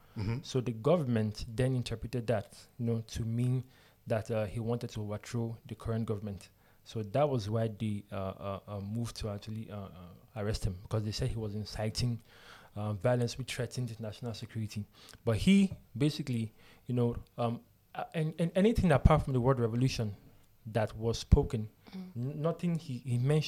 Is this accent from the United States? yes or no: no; South, Nigeria; now in England; Nigerian youth. I'm not at least Nigerian youth, though, as Buhari said. So, from Nigeria, down south of the state. Been living in England for a couple of years now